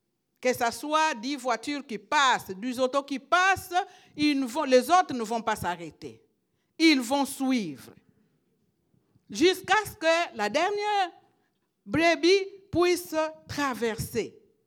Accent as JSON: {"language": "French", "region": "Quebec", "country": "Canada", "said": "chez nous ici, parce que je suis québécoise aussi."}